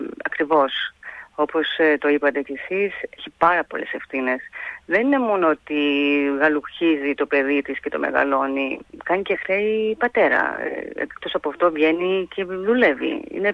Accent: Greece; also born or lived in Melbourne, Australia; γεννήθηκα στη Μελβούρνη και φύγα μικρή, πολύ μικρή, 5 χρονών, 5,5, και πήγαμε Ελλάδα, μεγάλωσα εκεί. Στο διάστημα αυτό είχαμε ξαναέρθει το 1986 για άλλα 3 χρόνια.

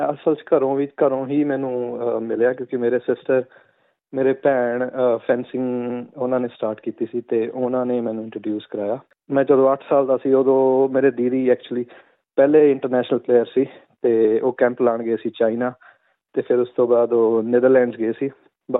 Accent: Patiala, Punjab, India; ਮੈਂ ਪਟਿਆਲੇ ਤੋਂ ਹਾਂ

